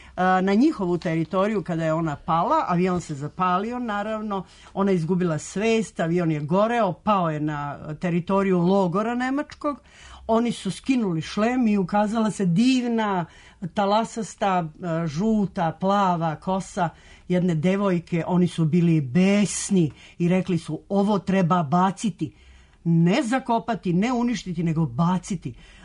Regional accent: Belgrade, Serbia; ja sam rekla da sam Srpkinja, da dolazim iz Beograda

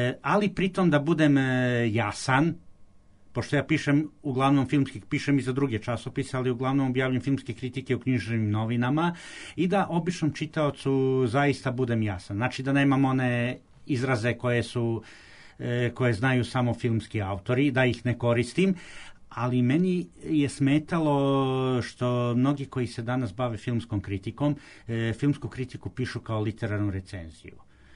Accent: Belgrade, Serbia; born there; mi nismo navikli koji smo rođeni u Beogradu da gledamo

